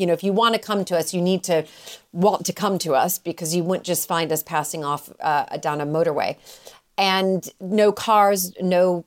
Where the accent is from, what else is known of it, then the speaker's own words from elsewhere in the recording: Chicago, Illinois, United States; moved away as an adult; now in United Kingdom; you can tell from my accent. I, like you, Dan, I am American. I'm from Chicago. And my life really took a different turn when I moved over here and met my husband.